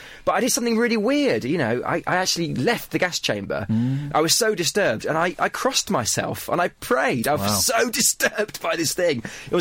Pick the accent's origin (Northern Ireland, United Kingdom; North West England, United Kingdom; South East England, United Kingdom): South East England, United Kingdom; Tunbridge Wells; I was brought up in Tunbridge Wells. I went to a comprehensive school. I've been shielded. I'm a white guy.